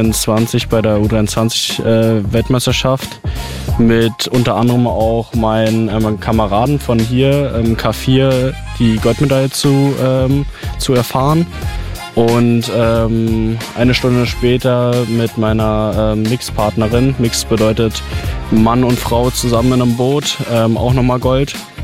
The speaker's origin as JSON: {"language": "German", "town": "Eberswalde", "region": "Brandenburg", "country": "Germany", "lives_now": "Potsdam, Germany", "said": "Also ursprünglich bin ich aus Eberswalde und bin dann zur 7. Klasse auf die Sportschule Potsdam gewechselt und seitdem an in Potsdam geblieben."}